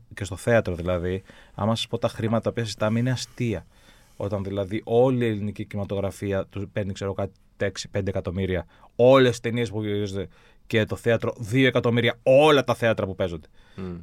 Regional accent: Peristeri, Attica, Greece; γιατί γεννήθηκα στο Περιστέρι πάνω από Ριβιέρα Έλενα, Φίβο Κύπρο.

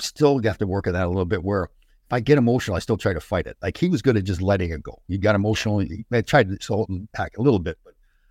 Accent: Brampton, Ontario, Canada; my hometown of Brampton

